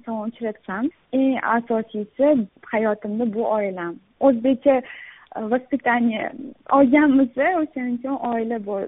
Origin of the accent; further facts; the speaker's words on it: Tashkent, Uzbekistan; born there; Men Toshkent shahrida tug'ilganman.